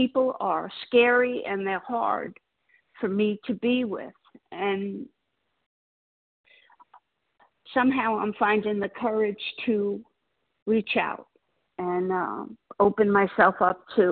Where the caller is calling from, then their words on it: Florida, United States; I live in Florida.